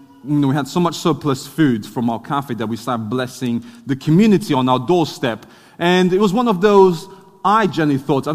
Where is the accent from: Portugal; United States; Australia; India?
Portugal; now in United Kingdom; I'm Portuguese. I was born in Portugal, son of missionaries. My parents are still out in Portugal. I was born in Portugal, grew up in Portugal